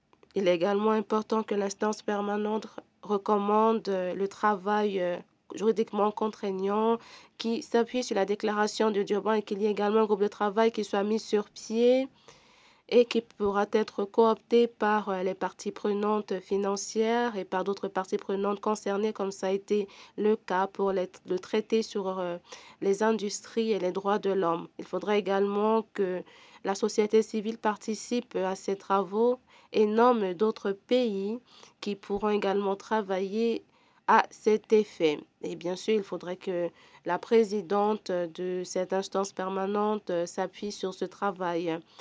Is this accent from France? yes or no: no; Barbados; French is a second language; de l'organisation Rastafari aux Caraïbes. Je viens de la Barbade.